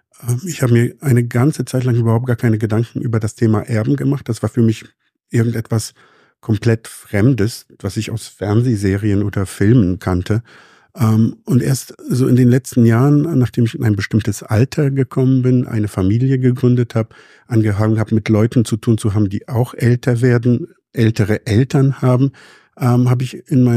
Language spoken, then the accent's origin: German; Poland; now in Germany; Wir haben alles, was wir hatten in Polen, wo ich herkomme, lassen müssen.